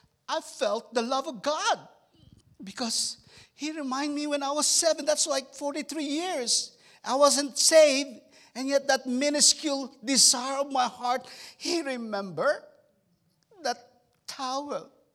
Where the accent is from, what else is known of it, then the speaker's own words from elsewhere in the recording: Philippines; now in United States; Man, I came from the Philippines